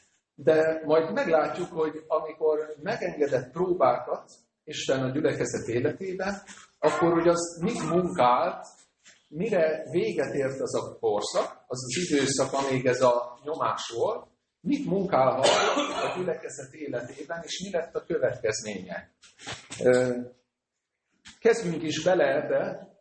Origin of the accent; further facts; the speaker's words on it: Miskolc, Borsod-Abaúj-Zemplén, Hungary; Miskolcról jöttünk. Miskolcon négy baptista gyülekezet van. A miénk azt úgy hívják, hogy Belvárosi Baptista Gyülekezet.